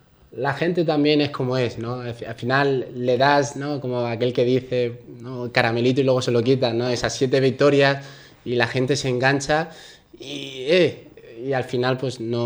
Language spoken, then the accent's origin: Spanish; Alicante, Valencian Community, Spain; Yo soy de Alicante, yo soy aficionado del Hércules